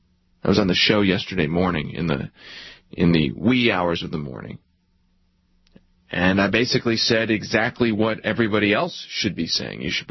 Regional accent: Philadelphia, Pennsylvania, United States; And I grew up in Philadelphia and watched New Jersey elections all the time.

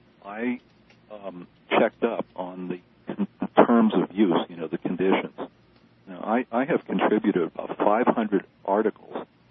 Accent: United States; Now, they all know that I'm an American.

